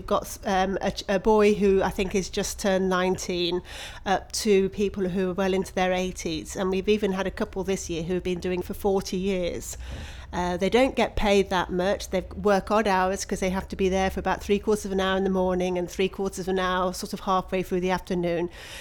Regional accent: Leamington Spa, West Midlands, United Kingdom; My date of birth is the 29th of July 1964 and I come from Leamington Spa in Warwickshire.

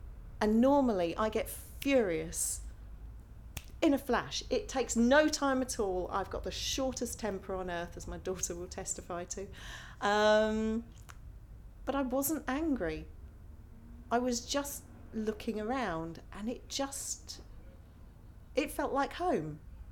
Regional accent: Bromley, London, United Kingdom; But I grew up in Bromley, and I was there from just after birth to 18 when I went to university.

